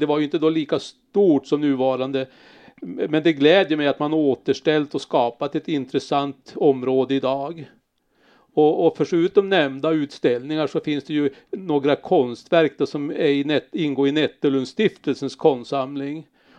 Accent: Köpmanholmen, Västernorrland County, Sweden; Sänds det här så att man kan lyssna på det hemma i Köpmanholmen också?

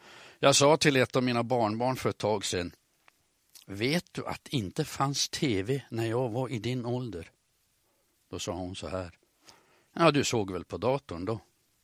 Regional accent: Norrland, Sweden; Ja, jag tycker nu eftersom jag är norrlänning att man ska uttala det med akut accent

